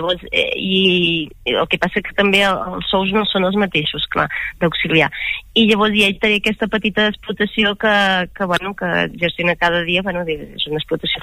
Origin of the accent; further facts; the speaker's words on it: Girona, Catalonia, Spain; also born or lived in Barcelona; soc de Girona, havia viscut molts anys a Barcelona després d'estudiar